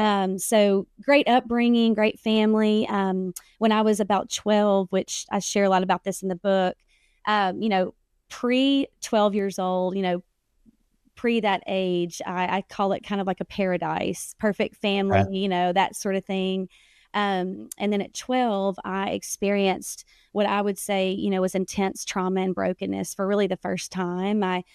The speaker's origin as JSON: {"language": "English", "region": "Arkansas", "country": "United States", "tie": "born or raised there", "said": "So I was raised in Arkansas. The listeners probably hear a little bit of that when they hear me talk. I was raised in small town Arkansas."}